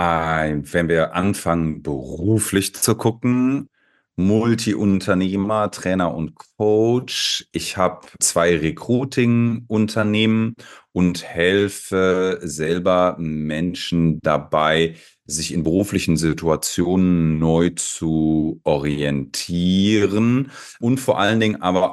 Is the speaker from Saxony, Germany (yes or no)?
no; Cologne, North Rhine-Westphalia, Germany; also born or lived in Spain; bin Kölner, habe die letzten 4 Jahre in Spanien gelebt, bin jetzt wieder in Kölle